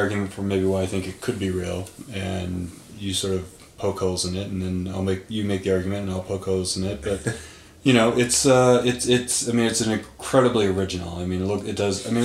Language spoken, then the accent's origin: English; Massachusetts, United States; It's in my home state of Massachusetts, Seacock, Massachusetts.